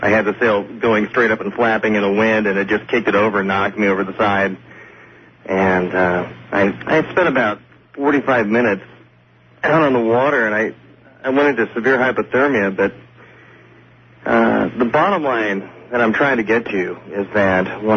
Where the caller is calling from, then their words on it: Vancouver, Washington, United States; I'm calling from Vancouver, Washington.